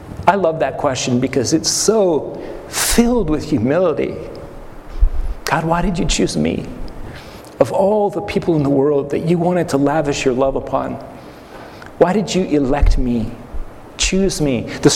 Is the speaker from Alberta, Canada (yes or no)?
yes; Alberta, Canada; Growing up in Alberta, Canada, I have a wonderful family, and I'm like fifth of sixth.